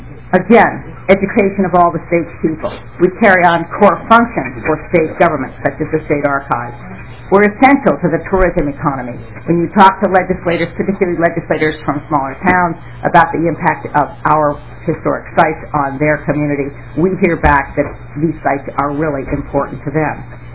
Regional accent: Minnesota, United States; There's another half of me that believes these things passionately as a Minnesotan.

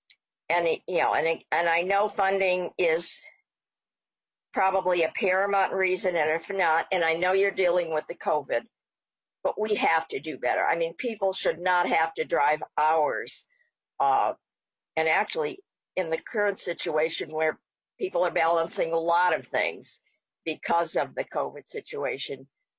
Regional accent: Ohio, United States; And I have to tell you, I'm originally from Ohio. When I turned 16, immediately I took my driver's test.

